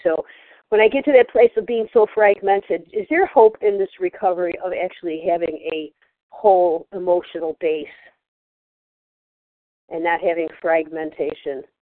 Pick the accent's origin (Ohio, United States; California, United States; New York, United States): New York, United States; from New York.